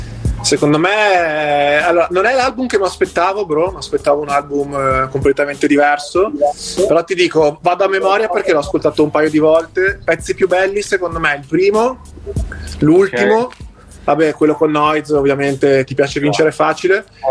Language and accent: Italian; Verona, Veneto, Italy; per me da veronese la scuola di Bologna, cioè, l'ho sempre sentita più vicina di quella di Milano, di Roma, magari anche di Torino